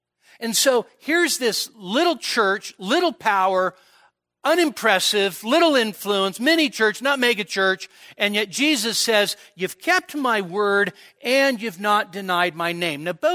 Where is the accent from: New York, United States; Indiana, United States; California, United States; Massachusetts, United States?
California, United States; Sacramento; I grew up in Sacramento. You get on Highway 50 and you go from where I live, Citrus Heights, you head west.